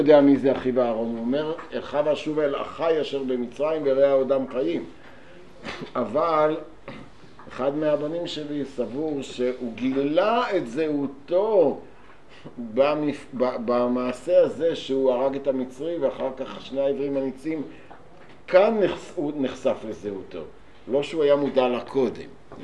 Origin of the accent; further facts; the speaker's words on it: Haifa, Haifa District, Israel; בית הכנסת באחוזה שבו גדלתי בחיפה